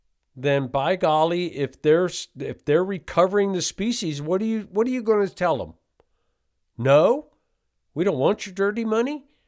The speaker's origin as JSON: {"language": "English", "region": "East Coast", "country": "United States", "said": "My goodness, you could tell I'm from the East Coast."}